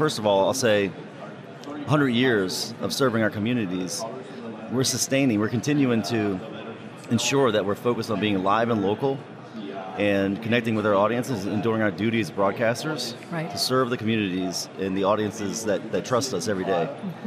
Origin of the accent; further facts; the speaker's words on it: New Orleans, Louisiana, United States; I'm from New Orleans and started in Baton Rouge Radio, New Orleans Radio.